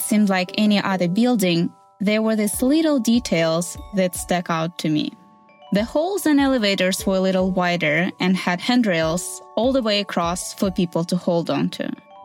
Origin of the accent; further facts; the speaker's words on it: Sakhalin Oblast, Russia; I grew up on Sakhalin. It's a long, skinny island off the Russian coast, just north of Japan.